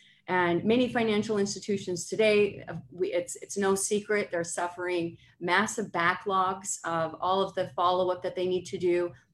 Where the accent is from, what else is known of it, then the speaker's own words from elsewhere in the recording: United States; accent: American; now in United Kingdom; So I actually live in the UK, despite my American accent.